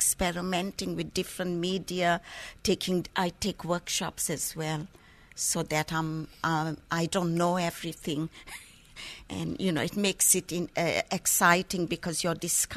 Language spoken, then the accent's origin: English; Kenya; moved away as an adult; I grew up in Kenya, and I lived there till I was 21.